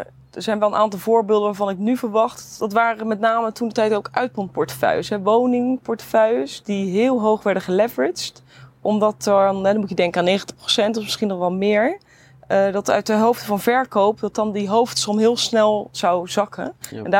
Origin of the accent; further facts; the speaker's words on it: Rotterdam, South Holland, Netherlands; accent: Rotterdam; Ik hoor, zoals misschien ook in mijn accent nog wel een beetje kan horen... dat ik een Rotterdams accent heb. Dus in die zin, ik kom daar ook een beetje uit die regio. Daar kom ik vandaan. Dus ik hou altijd wel echt een connectie met Rotterdam.